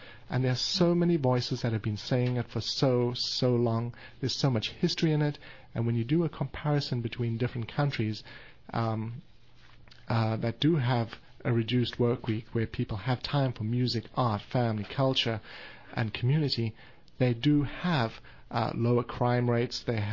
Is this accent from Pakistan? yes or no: no; South Africa; from South Africa.